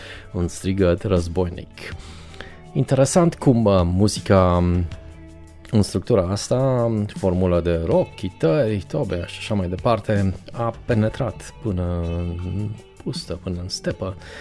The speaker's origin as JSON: {"language": "Romanian", "town": "Baia Mare", "region": "Maramureș County", "country": "Romania", "tie": "born or raised there", "said": "în orașul meu natal, Baia Mare"}